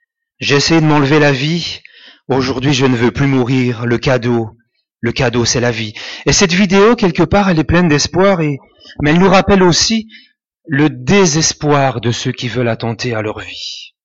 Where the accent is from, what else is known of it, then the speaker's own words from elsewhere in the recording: Wallonia, Belgium; tous les jours en Wallonie, donc chez nous en Wallonie, deux personnes s'enlèvent la vie tous les jours.